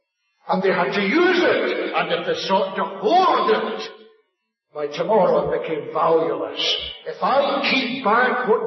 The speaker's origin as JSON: {"language": "English", "region": "Scotland", "country": "United Kingdom", "said": "I'm a Scotsman"}